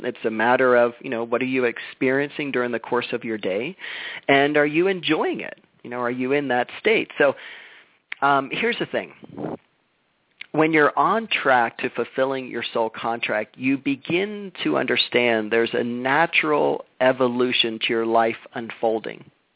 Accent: Florida, United States; you know, I'm a Florida guy. I came from Florida, and in Florida, it's very flat.

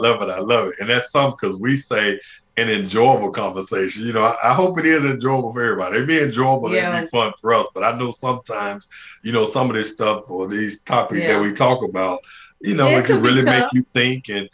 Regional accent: Birmingham, Alabama, United States; See, I'm from the South. In Birmingham, we didn't even have field hockey.

